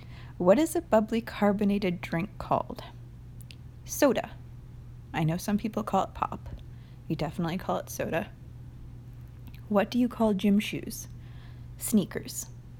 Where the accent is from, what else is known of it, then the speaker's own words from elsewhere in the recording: Connecticut, United States; I am from New England, Connecticut to be specific. Grew up here.